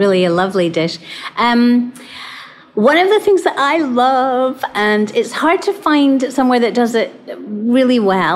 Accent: Hawaii, United States; No one's joining us, but we're from Hawaii.

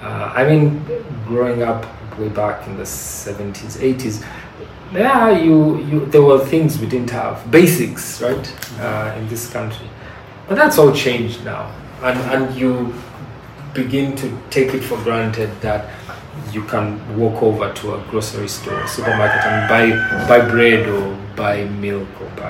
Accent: Uganda; growing up in Uganda has, I think it's just been an amazing experience.

